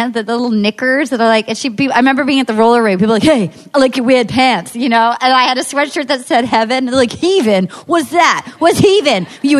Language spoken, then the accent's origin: English; Rhode Island, United States; And I grew up next door in Rhode Island